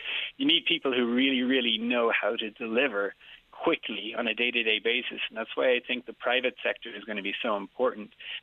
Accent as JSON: {"language": "English", "town": "Waterford", "region": "Munster", "country": "Ireland", "said": "I'm from Waterford."}